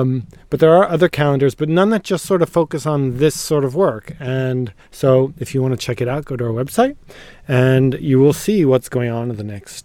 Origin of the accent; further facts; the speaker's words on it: New Hampshire, United States; Monadnock Music, which is in my hometown where I grew up.